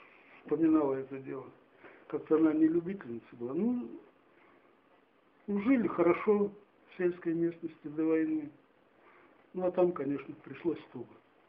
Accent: Oseonki, Kirov Oblast, Russia; born there; Родился в 38-м году. 1900 деревня Осеонки в Кировской области. Угу. 28 октября 38 года.

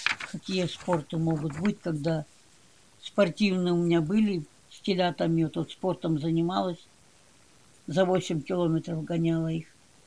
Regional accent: Gachevka, Kemerovo Oblast, Russia; born there; Кемеровская область, Беловский район, деревня Гачевка.

